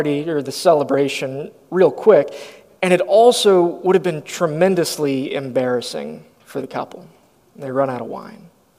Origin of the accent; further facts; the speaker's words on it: Atlanta, Georgia, United States; also born or lived in Dallas; I was born in Dallas. I grew up in metro Atlanta in Georgia. And so the southern manners are just part of who I am.